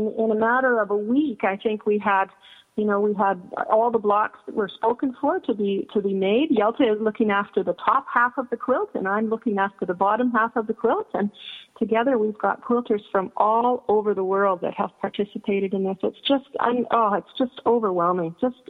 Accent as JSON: {"language": "English", "country": "Canada", "said": "here in Edmonton. I'm from Canada"}